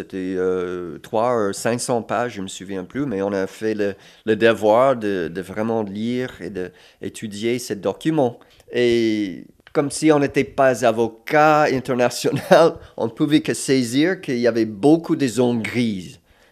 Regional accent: Canada; On a grandi au Canada

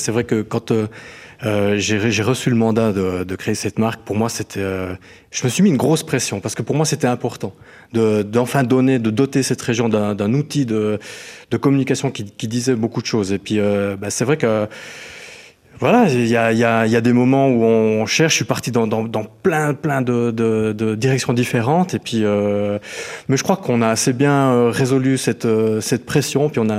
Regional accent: Tavannes, Bern, Switzerland; J'ai grandi ici, hein, moi j'ai grandi à Tavannes.

